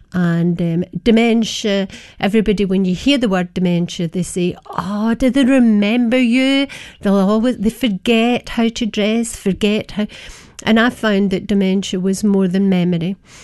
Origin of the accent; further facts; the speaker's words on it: Glasgow, Scotland, United Kingdom; I'm from Scotland, Glasgow area